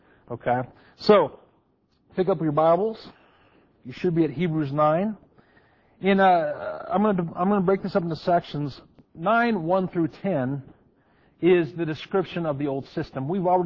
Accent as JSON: {"language": "English", "town": "Hermiston", "region": "Oregon", "country": "United States", "tie": "born or raised there", "said": "anytime I go back to my hometown of Hermiston, Oregon"}